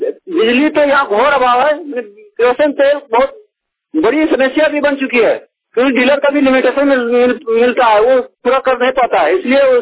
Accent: Delhi, India; दिल्ली से हूँ।

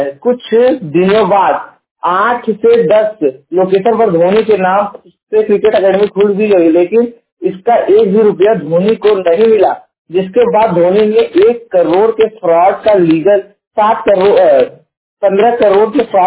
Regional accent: Jaunpur, Uttar Pradesh, India; मैं उत्तर प्रदेश के जौनपुर जिले का निवासी हूँ।

